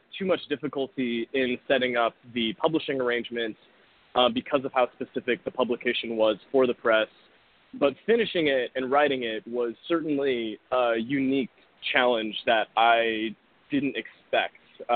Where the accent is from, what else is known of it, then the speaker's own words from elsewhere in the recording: Irvine, California, United States; But also, uniquely, I grew up in Irvine, which is where Blizzard Entertainment's Southern California headquarters is.